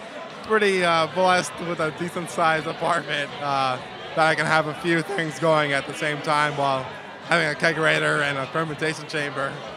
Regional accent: Miami, Florida, United States; now in Bensonhurst, United States; I mean, I just moved there back in January. Originally, I'm from Miami. So it's a new area to me still, but it's pretty cool, pretty chill area.

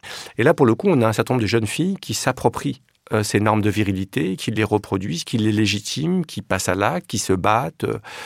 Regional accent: Paris, Île-de-France, France; also born or lived in Villiers-sur-Marne; j'ai passé jusqu'à 12-13 ans, j'étais à Paris. Et puis après, j'ai déménagé à Villiers-sur-Marne, dans la cité des Hauts-de-Noue. Donc, je suis resté très longtemps à Villiers-sur-Marne, jusqu'en 2005-2006, avant de déménager dans la rue d'en face. Et là, je vis toujours à Villiers-sur-Marne

